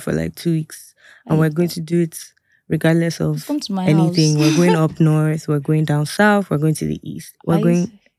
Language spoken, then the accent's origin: English; Abuja, Federal Capital Territory, Nigeria; also born or lived in Jos; I mean, Abuja, growing up in Abuja... Shortlink to Kaduna and then shortlink to Jos where I schooled. The north was like a huge part of my upbringing, right? Because Abuja is in the north.